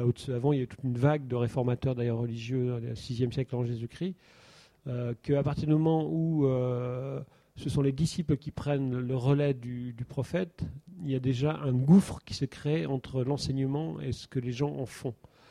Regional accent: Pays de la Loire, France; born there; Je suis né en Vendée, donc une terre profondément catholique, comme on dit.

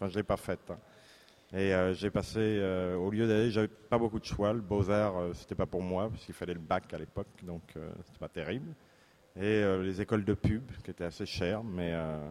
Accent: Nantes, Pays de la Loire, France; Oui, je suis nantais. Je suis né à Nantes en 71, il me semble.

